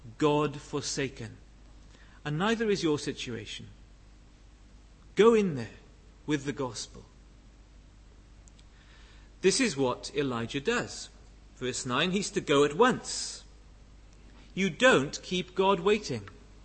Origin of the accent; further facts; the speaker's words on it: Wales, United Kingdom; So although I'm from South Wales, in some respects my gifting means I'm better at doing ministry in North Harts than I was in Bridgend.